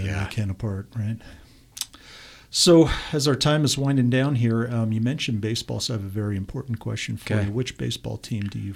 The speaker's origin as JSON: {"language": "English", "town": "New York City", "region": "New York", "country": "United States", "said": "I am actually from the New York City area."}